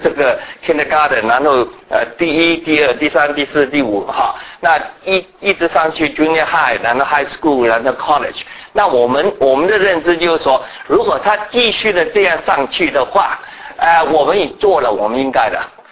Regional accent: Fujian, China; 我说我应该是懂得就是台湾话，因为我是福建人。他也不知道我是福建人嘛

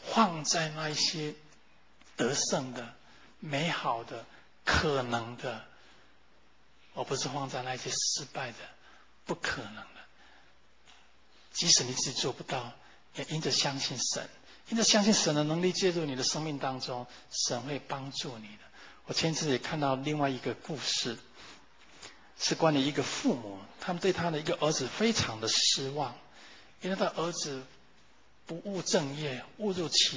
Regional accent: Taiwan; 我记得我小时候在台湾看那爱之船

